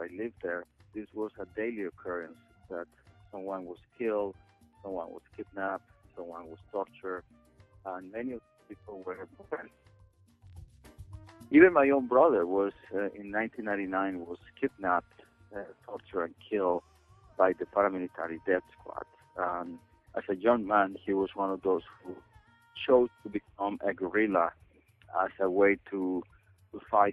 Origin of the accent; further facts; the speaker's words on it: Medellin, Antioquia, Colombia; When I grew up in Medellin, it was a very violent city, which unfortunately it still is for many people.